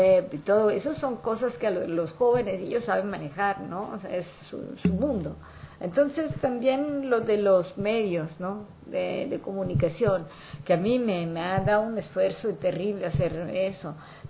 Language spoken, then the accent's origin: Spanish; Italy; sí, soy italiana.